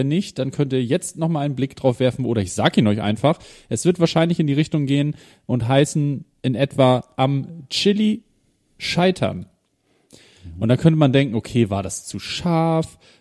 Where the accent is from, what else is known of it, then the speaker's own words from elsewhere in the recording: Hamburg, Germany; Und ich muss sagen, am Anfang als Hamburger, man kennt hier Fasching, das ist einfach nicht das Gleiche.